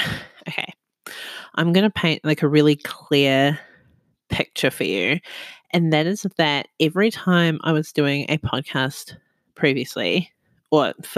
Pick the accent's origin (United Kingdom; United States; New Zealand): New Zealand; now in Australia; So again, I'm … This is a 3 AM podcast, and I am from New Zealand, but I'm living in Australia, and I live in an apartment